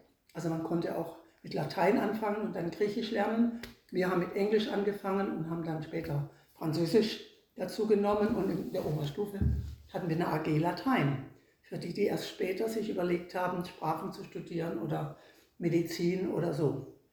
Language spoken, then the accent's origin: German; Baden-Württemberg, Germany; Ich komme ja aus der Ecke, wo dann nebenan ist die Schweiz und nebenan ist Elsass und Frankreich.